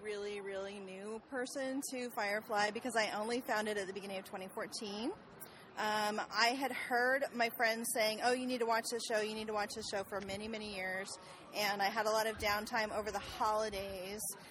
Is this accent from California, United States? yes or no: no; Salt Lake City, Utah, United States; I'm from Salt Lake City, Utah, and the Utah Browncoats.